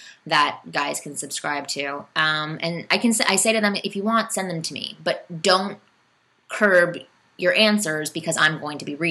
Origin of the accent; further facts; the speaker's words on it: Toronto, Ontario, Canada; I came from Toronto and I was immersed in a world of, like, I'm Jewish